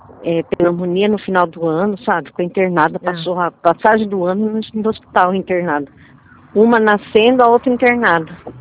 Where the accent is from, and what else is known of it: Leme, São Paulo, Brazil